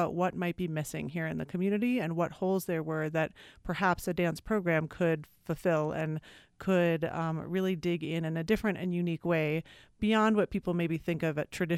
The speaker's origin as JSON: {"language": "English", "town": "Minneapolis", "region": "Minnesota", "country": "United States", "said": "I'm originally from Minneapolis, and ended up very randomly in New Mexico"}